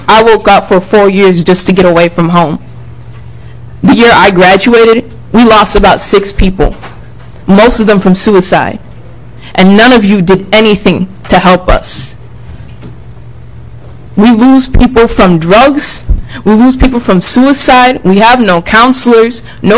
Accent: Hastings, Minnesota, United States; now in Minneapolis, United States; I live in Minneapolis, but I'm from Hastings, Minnesota. So that's in Dakota County.

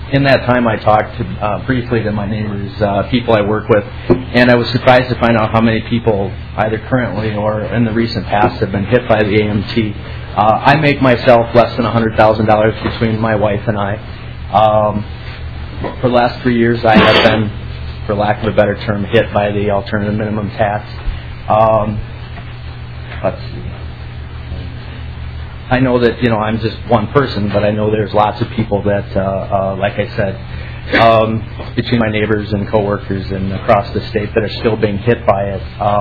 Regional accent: Prior Lake, Minnesota, United States; I'm from Prior Lake, Minnesota.

